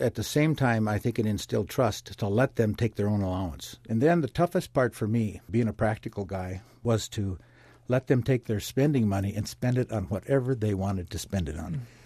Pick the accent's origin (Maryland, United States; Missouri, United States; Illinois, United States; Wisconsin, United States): Wisconsin, United States; Hudson; I'm from Hudson, Wisconsin. I have three daughters.